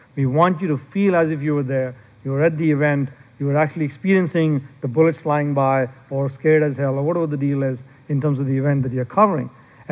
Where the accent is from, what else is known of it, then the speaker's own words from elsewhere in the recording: India; moved away as an adult; now in United States; I grew up in India when there were no, at a time when there was no television and a time when there were none of these great roller coasters and things like that. So when I first came to this country, I was going to get my PhD at Rice University.